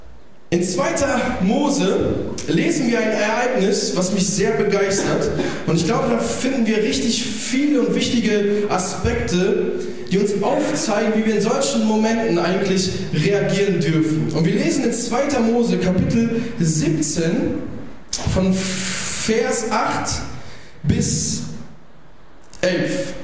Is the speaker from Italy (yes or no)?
yes; Italy; Ich bin auch Italiener, von daher ist es auch gar kein Ding so.